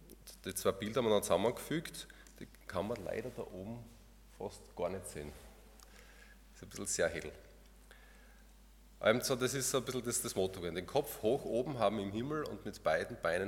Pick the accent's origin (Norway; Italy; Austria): Austria; Wir als Österreicher bilden uns ja sehr viel darauf ein, dass Österreich neutral ist.